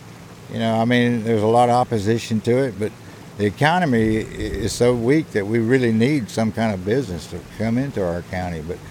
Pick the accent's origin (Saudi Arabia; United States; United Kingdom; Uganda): United States; Bay City, Texas; I was born and raised in Bay City. I grew up here all my life fishing.